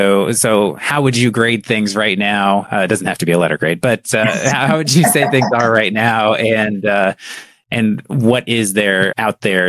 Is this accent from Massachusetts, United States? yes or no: yes; Massachusetts, United States; I was going to say, I'm from Massachusetts.